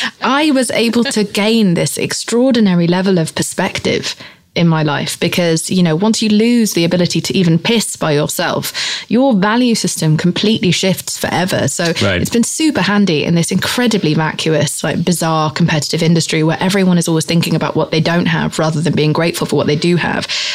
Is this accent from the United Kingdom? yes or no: yes; England, United Kingdom; I just grew up around a lot of very dishonest people, and I grew up in England